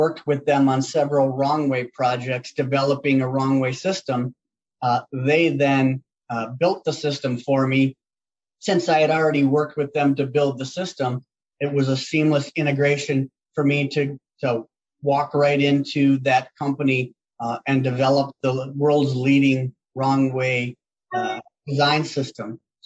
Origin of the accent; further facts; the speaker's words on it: Neenah, Wisconsin, United States; now in US South; I grew up in Wisconsin. I did actually grow up in Neenah, so I'm familiar with the Midwest contractors